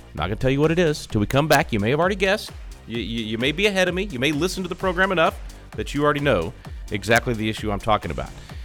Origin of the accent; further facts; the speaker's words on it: Texas, United States; It's also an issue that's at the forefront in my home state of Texas.